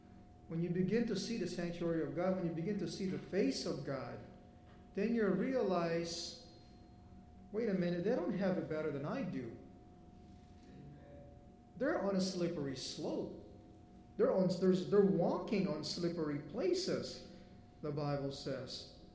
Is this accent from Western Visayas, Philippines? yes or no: no; Sipocot, Bicol Region, Philippines; English is a second language; That's really close to where I grew up in Sipoko, in Bicol.